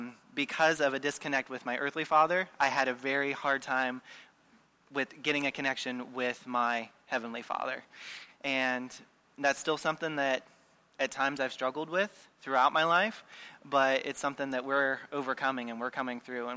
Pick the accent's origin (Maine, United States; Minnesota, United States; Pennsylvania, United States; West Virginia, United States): West Virginia, United States; Parkersburg; I grew up here in Parkersburg.